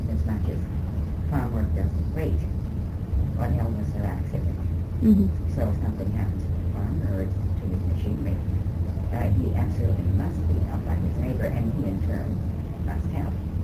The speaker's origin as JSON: {"language": "English", "region": "Oklahoma", "country": "United States", "tie": "born there", "said": "I was born in Indian Territory."}